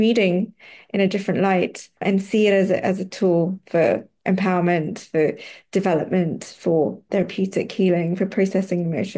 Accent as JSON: {"language": "English", "country": "Kenya", "tie": "born or raised there", "said": "I grew up in Kenya, so not far from South Africa"}